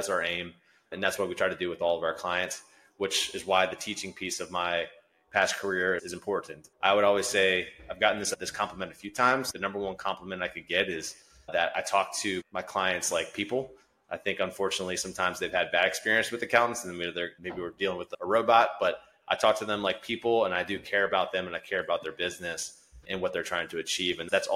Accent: Maryland, United States; And like I said in the beginning, I'm from Maryland, so it's like a 2-hour flight.

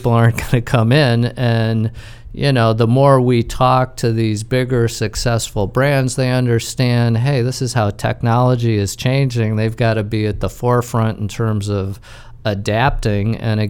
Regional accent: Detroit, Michigan, United States; moved away as an adult; I grew up in Detroit around nothing but cars.

